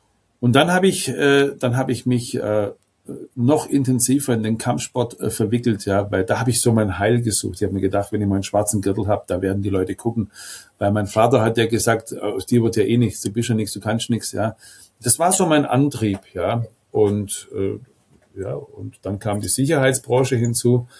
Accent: Baden-Württemberg, Germany; bei uns in Baden-Württemberg

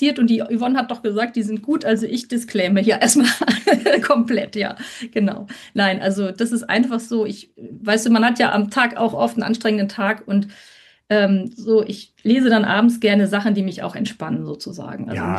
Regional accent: Lübeck, Schleswig-Holstein, Germany; accent: North German; now in Kleve, Germany; ich komme ja ursprünglich gar nicht aus Kleve oder vom Niederrhein, sondern ich bin ja eine Norddeutsche, was man mir sagt, würde man auch noch ein bisschen hören. Und ich komme eigentlich aus Lübeck und von der Ostsee.

